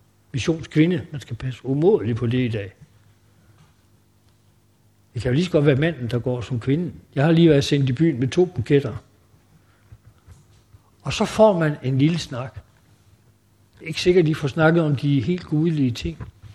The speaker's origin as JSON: {"language": "Danish", "region": "Zealand", "country": "Denmark", "said": "Nu er jeg selv sjællænder"}